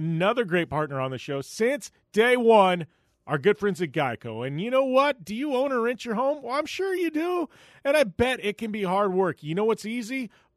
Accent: Arizona, United States; and this is funny because I'm from Arizona, so obviously I'm a Diamondbacks fan.

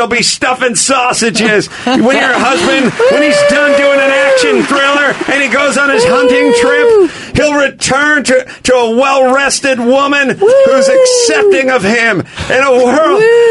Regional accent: Seattle, Washington, United States; I hail from the Seattle area.

